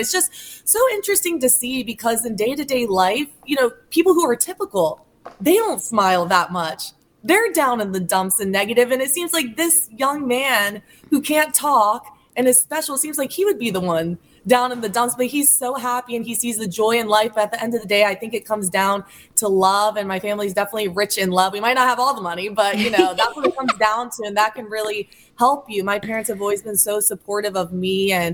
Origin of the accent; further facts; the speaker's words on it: Raleigh, North Carolina, United States; Raleigh, North Carolina. I was born and raised there. Such a great place to live. I loved it. It's very diverse.